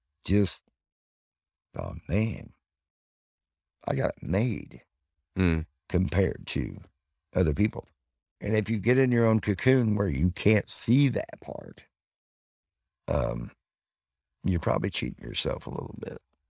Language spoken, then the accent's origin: English; Chicago, Illinois, United States; But I was some kid from Roll Route 2 in Chicago.